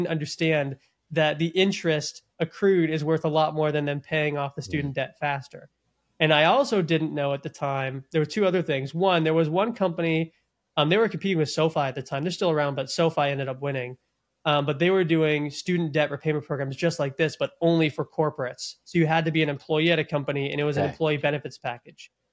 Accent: Florida, United States; I had a buddy who I grew up with here in Florida.

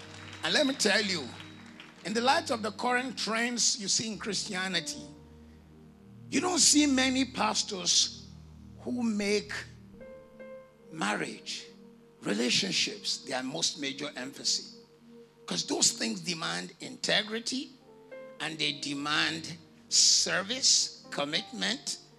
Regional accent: Nigeria; I can tell you as a Nigerian, I only know two families that have kept wealth for four generations.

